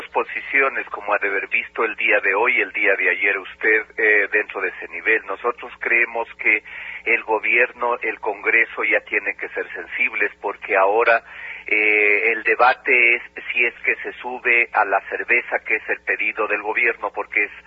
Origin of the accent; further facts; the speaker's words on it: Ecuador; Usted acuérdese cuánto se pidió como centrales sindicales, como pueblo ecuatoriano y afiliados